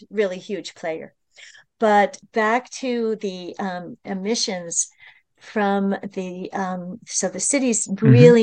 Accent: New York, United States; And I'm from the New York metropolitan region.

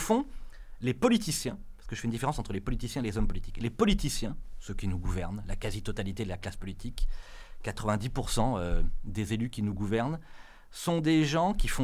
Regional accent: France; qu'on appelle chez moi, dans la France rurale, le bon sens

